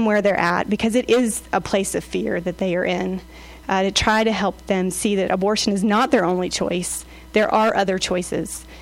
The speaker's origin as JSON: {"language": "English", "region": "South Carolina", "country": "United States", "accent": "South Carolina", "lives_now": "Massachusetts, United States", "said": "And when we moved up to Massachusetts, you probably caught some of my South Carolina accent while I've been talking."}